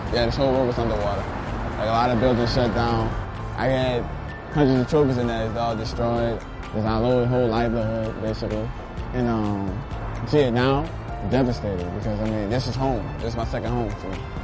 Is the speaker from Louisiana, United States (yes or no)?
yes; New Orleans, Louisiana, United States; Basically, we are in the heart of New Orleans. We call this the Seven Ward. So I started my very first years of playing football.